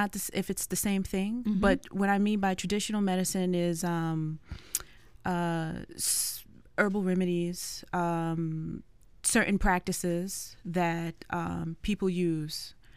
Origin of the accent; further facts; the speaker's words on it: Brentwood, New York, United States; From Brentwood, New York, in Long Island.